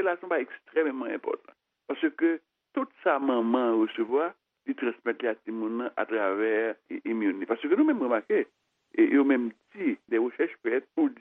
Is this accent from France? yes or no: no; Haiti; je suis dans le pays caribéen, c'est-à-dire que je suis haïtien